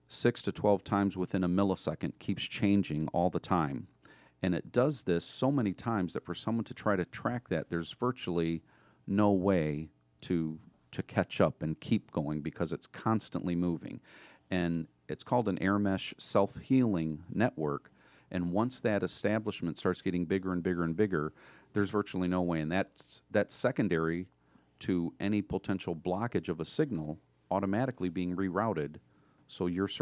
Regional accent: Detroit, Michigan, United States; Going into Detroit, my hometown, primarily because I've got some people there that I know own buildings

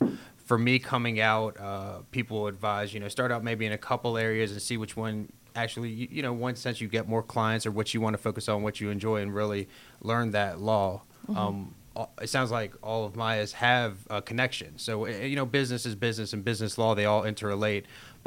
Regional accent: Sandy Springs, Georgia, United States; and I'm from here, I'm from Sandy Springs, at a very low pay

